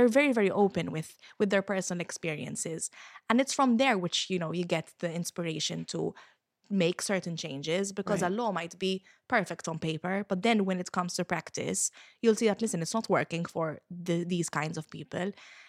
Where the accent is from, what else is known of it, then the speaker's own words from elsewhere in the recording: Gzira, Malta; the local committee of the Labour Party in Gzira, which is my hometown.